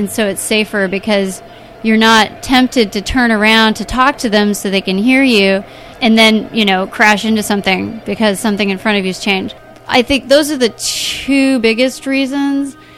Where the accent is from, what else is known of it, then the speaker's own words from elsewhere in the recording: Seattle, Washington, United States; But then back in my hometown of Seattle, I was like, man, you know, sometimes I take it out for special events or parties or whatever.